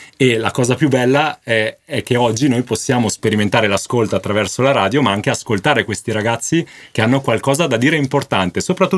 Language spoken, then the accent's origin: Italian; Milan, Lombardy, Italy; also born or lived in Varese / Cassano Magnago; Sono originario di Milano, però dopo l'ingresso in seminario poi sono sempre stato prete o vicino Varese a Cassano Magnago, poi adesso in seminario e qui a Varese.